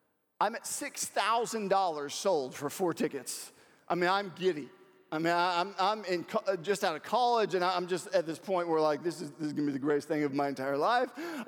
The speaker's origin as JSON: {"language": "English", "town": "Houston", "region": "Texas", "country": "United States", "tie": "born or raised there", "said": "I'm a true Astros fan, all right? I was raised in Houston. I love the Astros."}